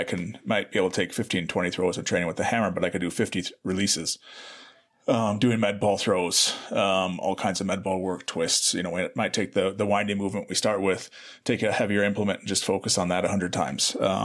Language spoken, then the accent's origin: English; Seattle, Washington, United States; I'm from Seattle, which is right across the border from where he was living.